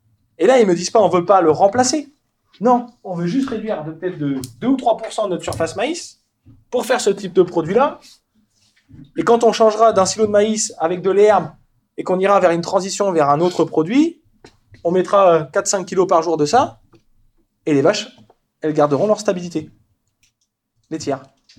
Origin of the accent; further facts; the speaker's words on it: Nouvelle-Aquitaine, France; moi je viens de Poitou-Charentes, il y a 25 ans ça existait, on n'en voyait pas, c'était réservé au sud de la France.